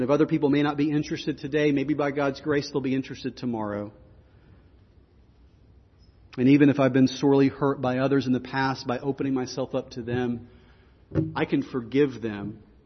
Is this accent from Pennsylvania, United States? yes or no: yes; Pennsylvania, United States; We are Western, we are American, and we are Western Pennsylvanians.